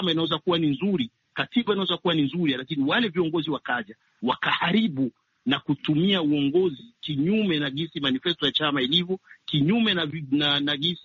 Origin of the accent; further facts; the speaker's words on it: Burundi; maanake kule kwetu Burundi watu wanapenda kutumia masuala ya kikabila